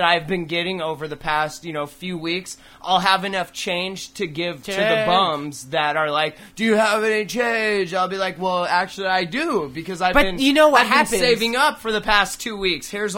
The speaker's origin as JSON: {"language": "English", "country": "United States", "said": "I'm from America."}